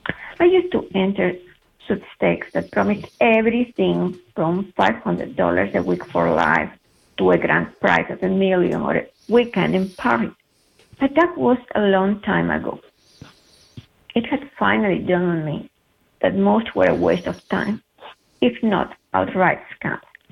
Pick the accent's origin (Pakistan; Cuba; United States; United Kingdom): Cuba; Havana; And I grew up in Central Havana, which is kind of in the middle of the city.